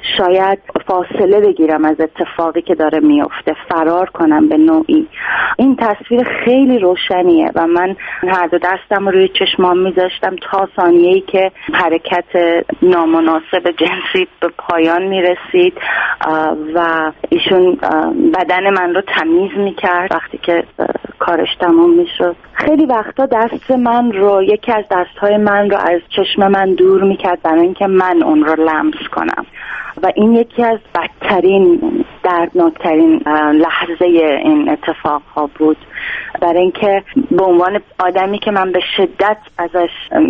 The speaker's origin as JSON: {"language": "Persian", "country": "Iran", "moved": "yes", "lives_now": "Canada", "said": "بعد از خروج از ایران من اومدم به کانادا"}